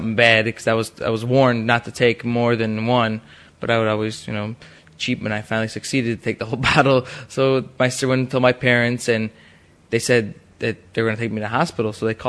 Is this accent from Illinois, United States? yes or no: yes; Chicago, Illinois, United States; The neighborhood I grew up in, I was born here in Chicago, on the north side, and I live on Damon and Lawrence in Ravenswood area.